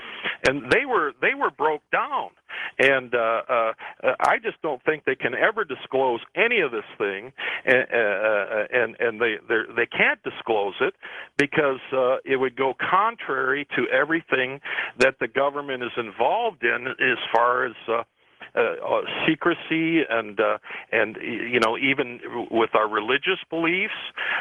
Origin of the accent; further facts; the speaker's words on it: Michigan, United States; from Michigan on Streamlink.